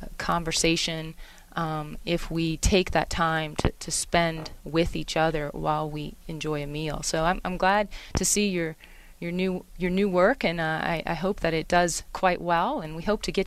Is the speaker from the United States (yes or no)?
yes; New Orleans, Louisiana, United States; I come from New Orleans. That's where I spent most of my early life